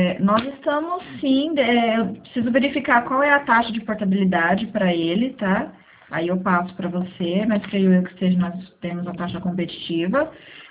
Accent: Santa Bárbara d'Oeste, São Paulo, Brazil; eu sou daqui de Santa Bárbara.

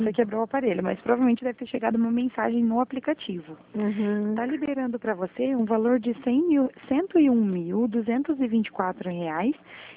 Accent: Cornélio Procópio, Paraná, Brazil; eu sou de Cornélio Procópio, do Paraná, norte

